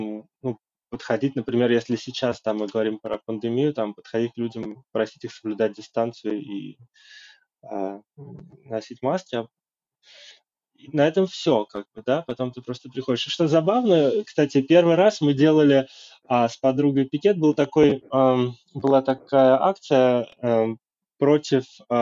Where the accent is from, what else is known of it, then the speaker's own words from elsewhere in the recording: Moscow, Russia; Я вырос в Москве, для меня это очень просто отличная история.